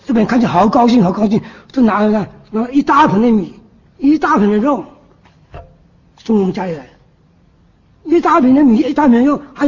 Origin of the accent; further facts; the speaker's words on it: Guangxi, China; 那我父亲不是广西人啊，我是广西人啊。